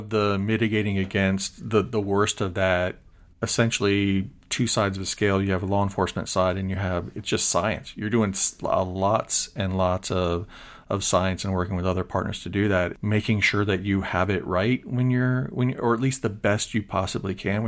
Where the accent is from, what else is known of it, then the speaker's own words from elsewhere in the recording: Seffner, Florida, United States; or where I grew up in Sefner, Florida, it's like you're in this bubble, and it's like, I know what's going on in Valrico and Dover and Plant City